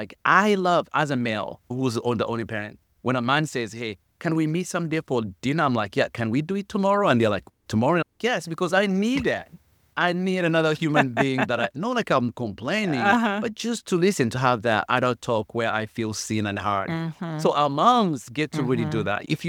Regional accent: Uganda; One, I come from Uganda.

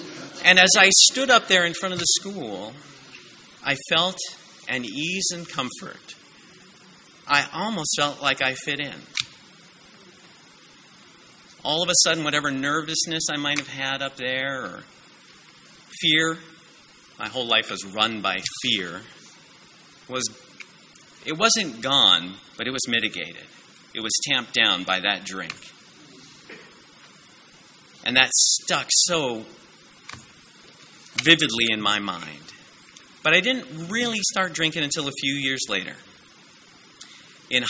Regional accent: Hawaii, United States; Growing up in Hawaii in the 70s and 80s was an experience.

